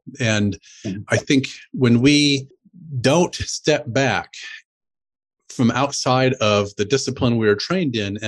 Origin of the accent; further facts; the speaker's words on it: Indiana, United States; born there; So I come from a very conservative family. I was born in Indiana on a farm. My father has an Amish background.